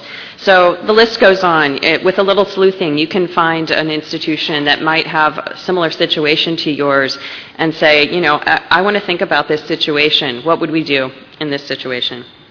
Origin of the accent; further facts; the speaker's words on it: Mid-Atlantic, United States; I'm from the Mid-Atlantic, so I'm talking about Hurricane Agnes here.